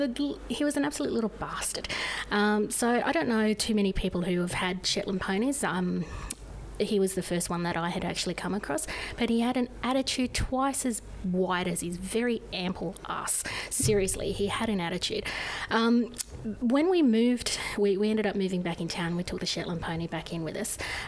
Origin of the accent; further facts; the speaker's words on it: New South Wales, Australia; Well, for me, I grew up on a farm in a small country town out in the Central West